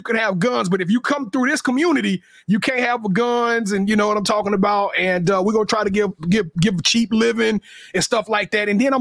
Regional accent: Shreveport, Louisiana, United States; I want to revitalize Shreveport, Louisiana. For those of you who hadn't been to my hometown, it is dead.

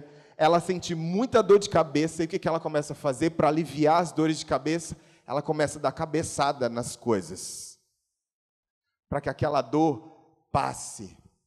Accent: São Luís, Maranhão, Brazil; Meu, lá em São Luís, para quem não sabe, eu sou de São Luís do Maranhão.

